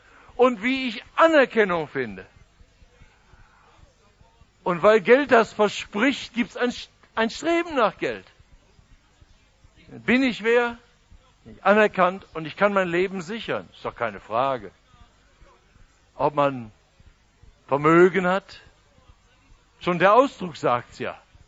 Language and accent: German; Baden-Württemberg, Germany; Wir sind Badener.